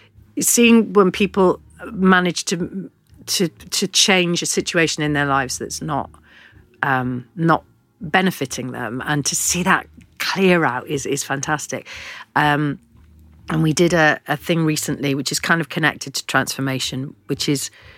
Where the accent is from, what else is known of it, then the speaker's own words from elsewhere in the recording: Porthcawl, Wales, United Kingdom; it was about my hometown of Porthcawl. And Porthcawl gives me great joy going back there because my mum and dad were there since the 50s